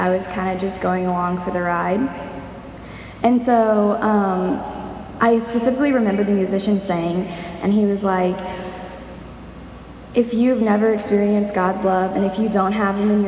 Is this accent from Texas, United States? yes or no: yes; Houston, Texas, United States; I'm from Houston, Texas.